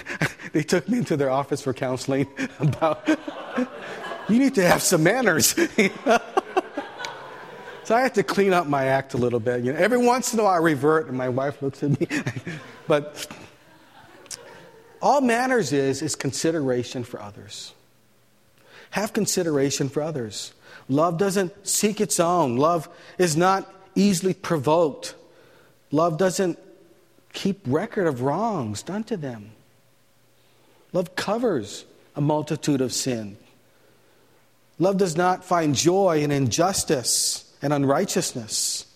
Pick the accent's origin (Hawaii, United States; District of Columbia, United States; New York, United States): Hawaii, United States; as you know, I came from Hawaii, and I was raised up in an Okinawan home.